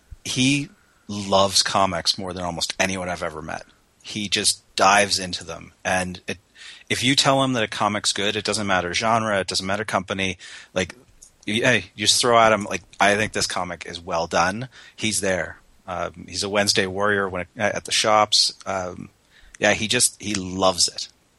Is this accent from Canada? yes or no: yes; Calgary, Alberta, Canada; I'm from Calgary, Canada, and we have an amazing local scene.